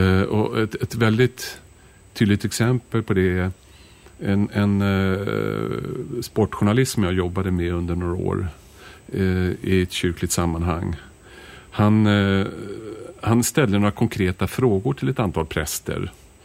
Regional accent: Stockholm, Stockholm County, Sweden; born there; now in Åsarp, Sweden; därför jag hade tänkt avsluta mina år som präst i Stockholm, där jag är född. Men vi kom hit till Åsarp och Falköpings kommun början på 90-talet, och var här hela 90-talet

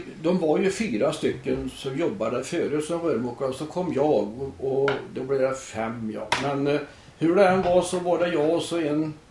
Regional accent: Sörby, Västra Götaland County, Sweden; Ja, jag bor och är född i Sörby. På en gård som heter Ölstorp utanför Floby. Så jag har inte kommit så långt bort ifrån mina barnsben, om man säger så.

